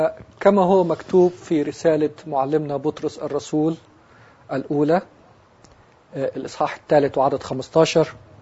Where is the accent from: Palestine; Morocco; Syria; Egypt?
Egypt; Alexandria, Alexandria Governorate; born there; أكبر الأولاد في أسرة مسلمة ملتزمة من مواليد الأسكندرية في مصر، وقد نشأت كما ذكرت في أسرة مسلمة ملتزمة